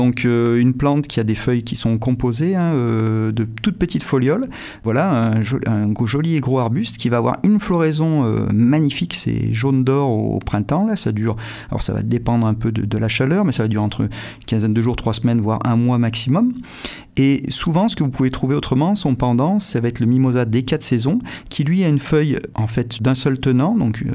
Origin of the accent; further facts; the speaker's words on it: Montélimar, Auvergne-Rhône-Alpes, France; Moi, quand j'étais jeune, j'habitais à Montélimar. À Montélimar, il n'y avait pas de mimosa quand j'étais jeune, hein, et j'ai 47 ans.